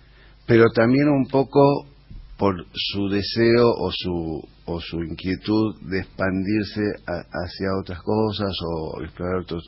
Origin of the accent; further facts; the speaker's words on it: Jujuy, Argentina; born there; El día que yo cumplí 50 años … me llevó a tocar a Jujuy, que es donde yo nací.